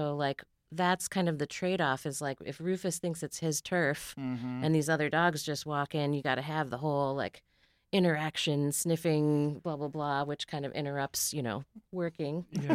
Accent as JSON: {"language": "English", "region": "Michigan", "country": "United States", "tie": "born or raised there", "said": "Being by the water because I grew up in Michigan."}